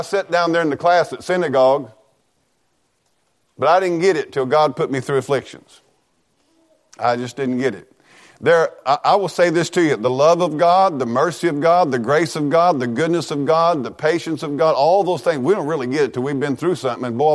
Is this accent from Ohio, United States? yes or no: no; Norwood, Missouri, United States; Now, I was born in Mountain Grove, raised south of town here, went to school right over here. I mean, I've been right here in Norwood all my life.